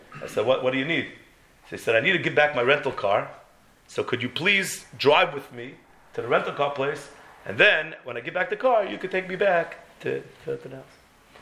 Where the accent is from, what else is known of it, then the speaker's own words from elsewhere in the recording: New York, United States; hi, I'm from New York, and I asked you for a favor.